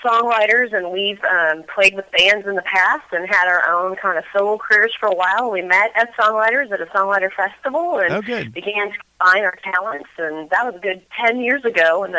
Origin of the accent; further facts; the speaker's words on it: Michigan, United States; born there; also born or lived in San Diego; No, I was actually born in Michigan.